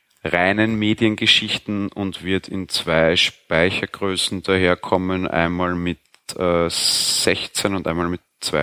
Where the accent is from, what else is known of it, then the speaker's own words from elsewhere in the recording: Vienna, Austria; Ich komme aus dem schönen Wien. Ja, bin ein fast 30-jähriger, sehr interessierter Hobbyspieler